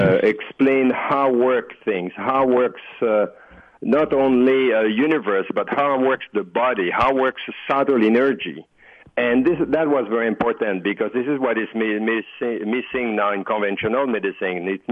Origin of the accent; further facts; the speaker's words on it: Canada; I come from Canada, so I know also how this works.